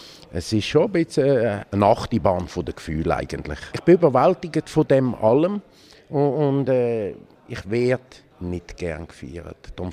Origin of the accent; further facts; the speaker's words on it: Hergiswil, Nidwalden, Switzerland; Zergiswil. Meine Heimatgemeinde, dort haben wir auch noch.